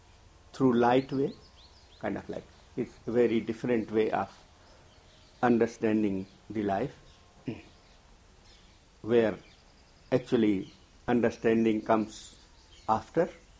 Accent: India; accent: Indian English; English is a second language; because of my pronunciation, because of my, you know, I'm an Indian, you know. So My English is Indian English.

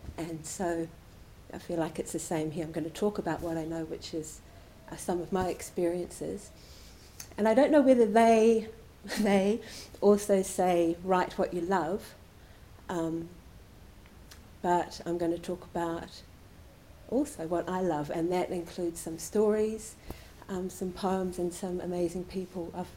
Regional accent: New Zealand; So, I'm from New Zealand, so I'm aware that I have an accent

